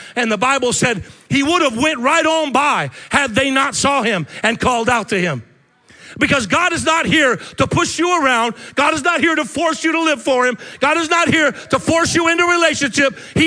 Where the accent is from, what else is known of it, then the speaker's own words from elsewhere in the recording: Arizona, United States; I've been smitten by it a few times growing up in Arizona.